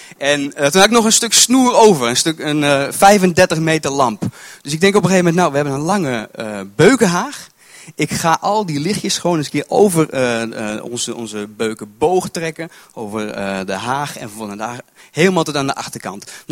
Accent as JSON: {"language": "Dutch", "region": "North Holland", "country": "Netherlands", "said": "En ik kom uit Volendam. Het plaatsje vlak bij Volendam."}